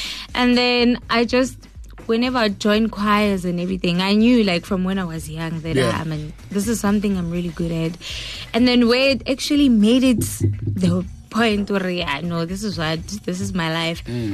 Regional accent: Soweto, Gauteng, South Africa; also born or lived in Eastern Cape; Born in Eastern Cape and raised in Soweto. Raised by my grandmother.

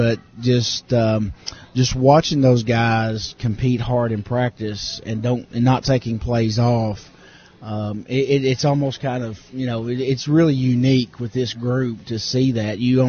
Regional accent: Kentucky, United States; We I grew up in Kentucky, which, you know, basketball's kind of a way of life

